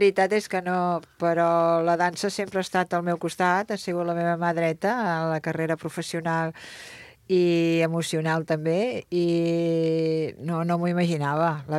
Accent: Figueres, Catalonia, Spain; Jo sóc de l'Empordà i m'enorgulleixo molt. Jo sóc filla de Figueres.

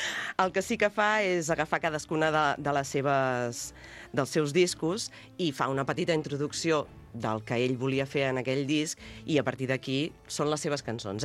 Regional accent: Sant Pau d'Ordal, Catalonia, Spain; Jo soc de Sant Pau d'Ordal

